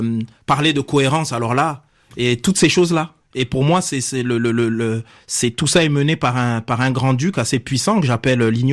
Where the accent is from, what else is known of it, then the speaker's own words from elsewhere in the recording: France; on est français, en fait.